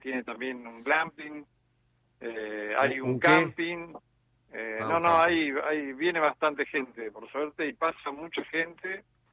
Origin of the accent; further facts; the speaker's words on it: Viedma, Río Negro, Argentina; Yo soy de Viedma. Nací en Viedma.